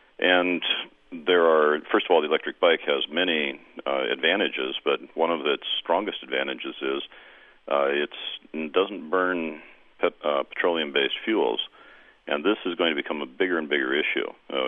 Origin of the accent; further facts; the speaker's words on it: Fort Myers, Florida, United States; In my hometown in Fort Myers, we have a glorious bike pass system